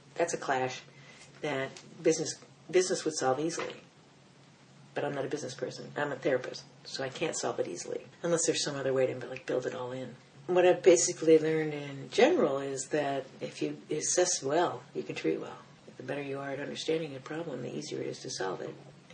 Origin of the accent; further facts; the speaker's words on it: Germany; because I'm German and I was born in November 4th.